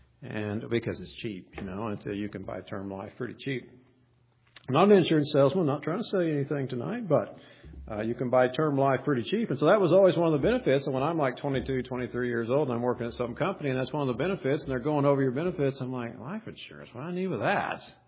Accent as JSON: {"language": "English", "region": "Oklahoma", "country": "United States", "said": "because it's all weird to me because I'm from Oklahoma."}